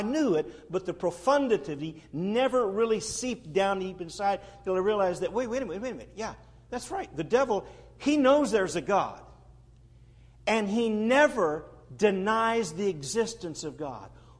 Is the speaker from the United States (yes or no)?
yes; Southern US, United States; I'm from the South.